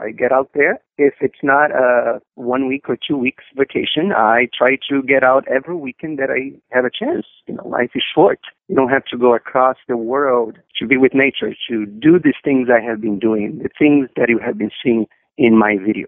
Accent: Belém, Pará, Brazil; English is a second language; moved away as an adult; I was born and raised in Brazil in a very unique place. The city is called Belém. Belém sits right in the mouth of the Amazon River, and that's the place I grew up. 2/3 of my life there, the first 20 years of my life were there.

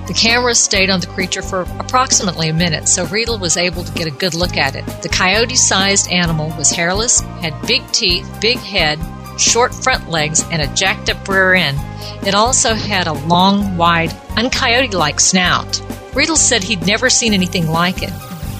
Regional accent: Texas, United States; I grew up in South Texas and had a lot of good friends who were goat ropers, but I never met a goat sucker.

